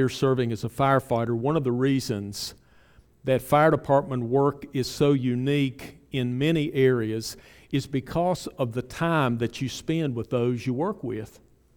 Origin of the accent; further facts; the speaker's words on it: West Virginia, United States; I don't use it as a negative term because I'm from West Virginia.